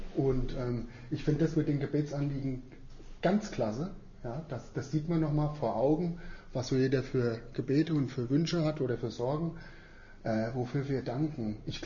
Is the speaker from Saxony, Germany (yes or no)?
no; Frankfurt, Hesse, Germany; ich bin als ein Einzelkind geboren und aufgewachsen bei uns in Frankfurt in einem guten Elternhaus